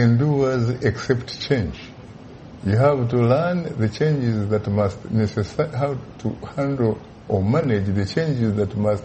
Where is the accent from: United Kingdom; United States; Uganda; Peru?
Uganda; I come from Uganda in East Africa.